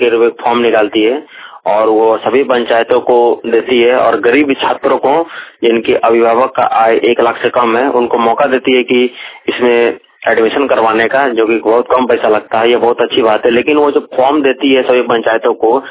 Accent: Katekund, Jharkhand, India; मैं काटेकुंड से हूँ

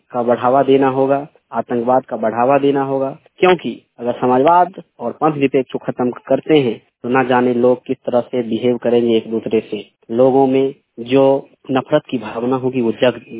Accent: Hasanpur, Bihar, India; और मैं हसनपुर समस्तीपुर बिहार से हूँ।

